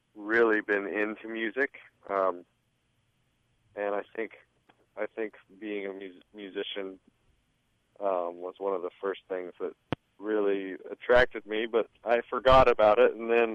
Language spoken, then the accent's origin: English; Cody, Wyoming, United States; also born or lived in Shell; I grew up in Cody, Wyoming, and Shell, Wyoming, which is just outside of Grable.